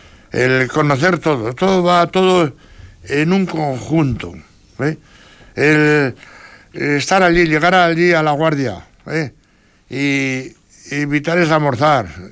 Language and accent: Spanish; San Vicente de la Sonsierra, La Rioja, Spain; como soy de San Vicente de la Sonsierra, el pueblo de los Picaos